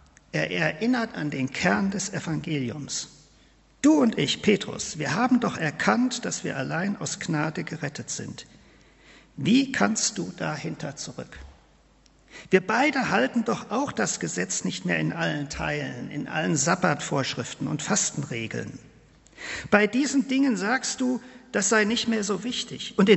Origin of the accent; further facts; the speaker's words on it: North Rhine-Westphalia, Germany; Ich komme ja aus dem Siegerland.